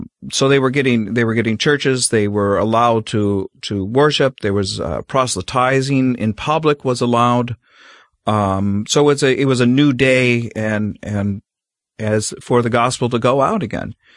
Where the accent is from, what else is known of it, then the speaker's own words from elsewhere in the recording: United States; as an American growing up, and you just, you know, it's a foreign situation because we've never really gone through that type of stuff.